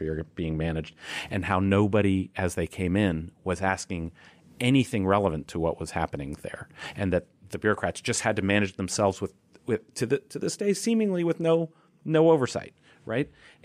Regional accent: Ohio, United States; It was more just what I needed was just to be growing up in Ohio

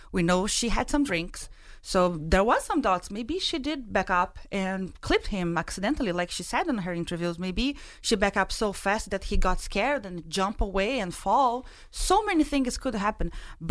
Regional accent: Brazil; moved away as an adult; now in Massachusetts, United States; I really didn't know, because I'm not from Massachusetts. I'm from Brazil. And I moved to Massachusetts just a year ago.

